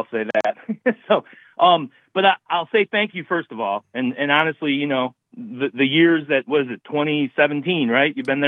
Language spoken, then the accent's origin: English; Racine, Wisconsin, United States; I grew up in Racine, you know, or just around Racine, whatever.